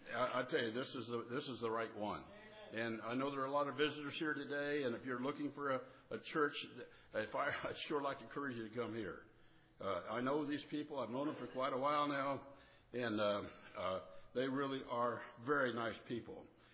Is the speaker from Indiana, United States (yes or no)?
yes; Richmond, Indiana, United States; I was born in Richmond, Indiana. Richmond, in case you don't know where it's at, it's between Indianapolis and Dayton, Ohio, right on the Indiana-Ohio line. I was raised on a farm right southeast of Richmond. Yes, I'm a country boy.